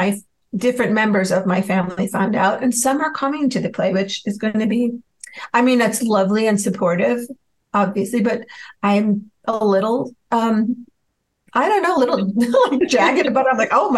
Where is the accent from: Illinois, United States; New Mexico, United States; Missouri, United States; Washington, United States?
Illinois, United States; Chicago; now in California, United States; but I'm from Chicago. My director's from Chicago.